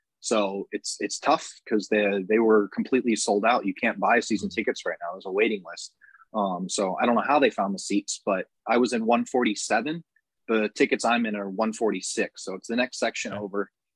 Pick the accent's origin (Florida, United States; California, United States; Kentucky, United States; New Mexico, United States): Florida, United States; St. Petersburg; But I grew up in St. Pete, so I've been a Bucks fan my whole life.